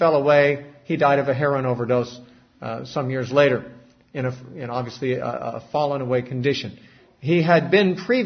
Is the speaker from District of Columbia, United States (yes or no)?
no; California, United States; I was raised in Southern California during a time of a great revival, which was called the Jesus Movement